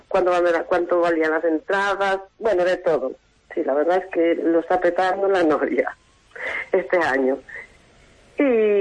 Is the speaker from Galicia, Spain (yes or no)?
yes; Burela, Galicia, Spain; born there; yo nací en Burela